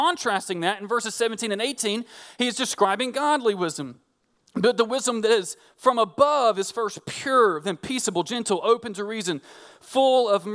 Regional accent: Alabama, United States; now in New Orleans, United States; So first, there's a great delicacy here in New Orleans now that I've moved here. I'm originally from Northeast Alabama, and it's pronounced a couple of different ways.

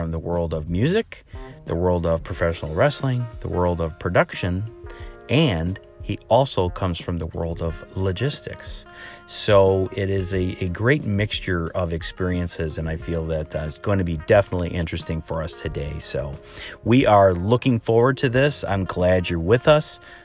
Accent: Midwest, United States; I'm an American

